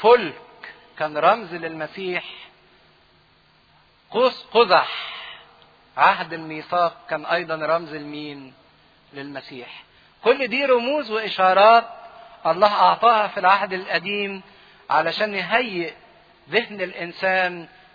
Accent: Egypt; احنا مش عرب، احنا مصريين، احنا من نسل حام.

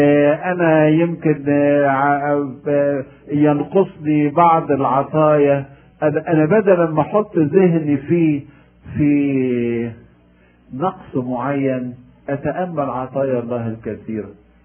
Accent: Egypt; طب احنا عندنا في مصر بقى كل واحد عندنا معاه بمئة جنيه شمس كل يوم

